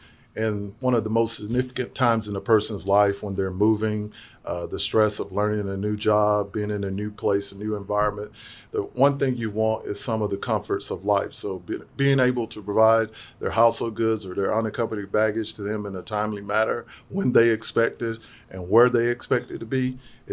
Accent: Alabama, United States; A little bit about my background. I'm from Alabama, big Roll Tide fan.

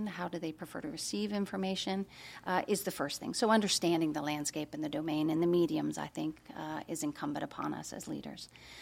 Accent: Midwest, United States; because my parents did and because I come from the Midwest, it's just not the same.

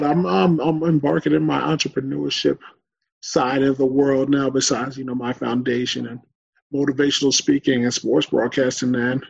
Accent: Woodbridge, New Jersey, United States; I'm opening up a coffee shop in my hometown of Woodbridge, New Jersey, next summer.

